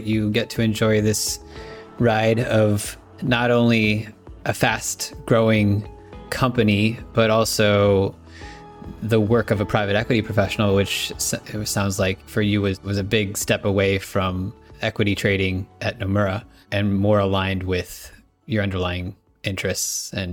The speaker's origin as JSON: {"language": "English", "country": "United States", "said": "Oxy Capital, which as an American, Oxy means something a little bit different."}